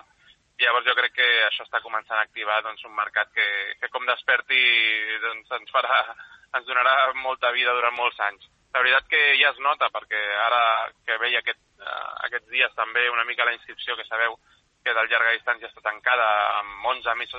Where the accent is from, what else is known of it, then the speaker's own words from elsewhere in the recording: Catalonia, Spain; les dues persones que ho portem aquí a Espanya som catalans